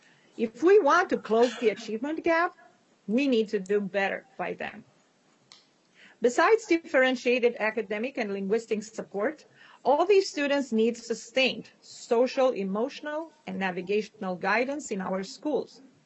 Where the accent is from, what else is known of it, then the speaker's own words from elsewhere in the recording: Romania; moved away as an adult; when I arrived from my home country, Romania, I had a college education and strong English language skills